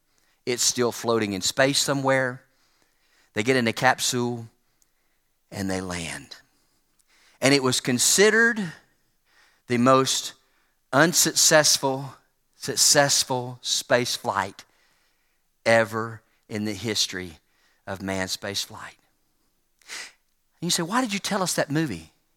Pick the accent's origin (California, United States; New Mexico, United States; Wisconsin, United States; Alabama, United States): Alabama, United States; I grew up in Alabama, so Alabama has the Space and Rocket Center in Huntsville, Alabama